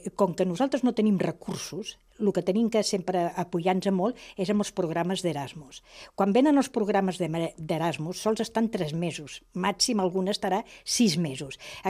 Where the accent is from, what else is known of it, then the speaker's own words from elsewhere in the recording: Barcelona, Catalonia, Spain; born there; jo soc nascuda a Barcelona, soc catalana, soc espanyola